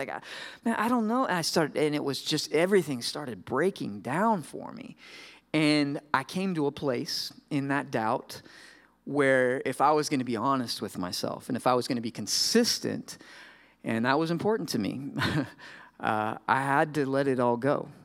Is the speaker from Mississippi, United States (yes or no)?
no; Florida, United States; And I grew up in Florida, had only lived in Virginia for a couple years, and then I came up here and it was 4.